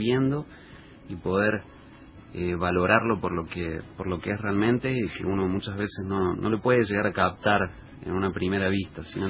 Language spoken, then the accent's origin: Spanish; Córdoba, Argentina; now in El Calafate, Argentina; Yo soy de Córdoba, capital.